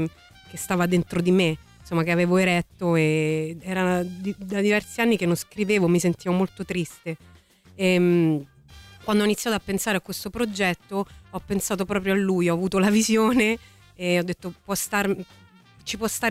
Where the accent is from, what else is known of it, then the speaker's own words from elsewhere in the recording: Lazio, Italy; ci conosciamo da tanti anni, siamo dei Castelli